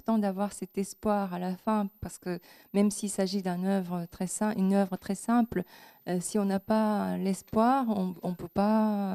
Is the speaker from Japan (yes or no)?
yes; Kanagawa, Japan; Je suis issu du département de Kanagawa, donc pas loin de Tokyo.